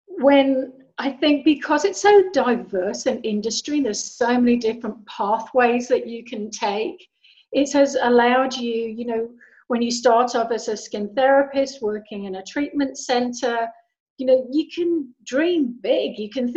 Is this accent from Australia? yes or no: no; England, United Kingdom; It all began in England because I'm British.